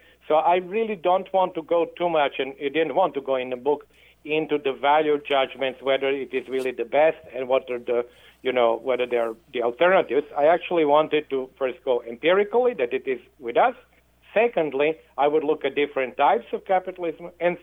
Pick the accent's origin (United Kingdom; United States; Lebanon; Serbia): Serbia; Actually, I'm from Serbia.